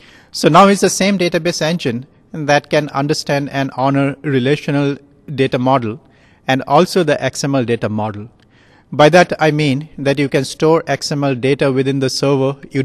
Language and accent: English; Kolkata, West Bengal, India; now in United States; So I'm originally from Calcutta, India. That's where I grew up. I went to school in Calcutta.